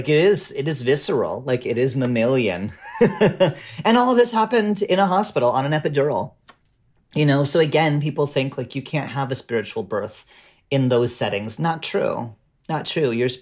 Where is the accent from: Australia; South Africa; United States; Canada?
Canada; and I'm Canadian, so I'm also apologizing to everyone for throwing up on them.